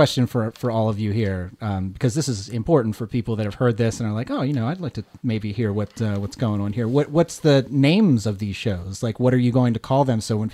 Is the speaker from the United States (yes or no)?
yes; United States; As I've said many times on this show, I grew up in the States.